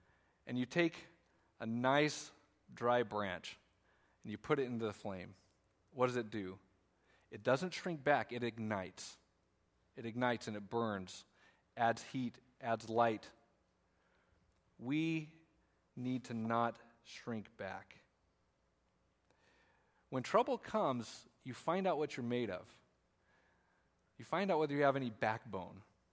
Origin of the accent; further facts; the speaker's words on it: Colorado, United States; I'm from Colorado, and I remember growing up, we'd go camping.